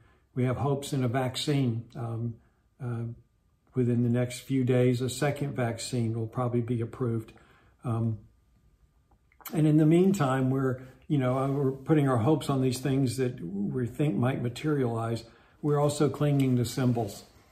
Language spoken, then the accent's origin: English; West Virginia, United States; It's going to be almost like where I grew up in West Virginia.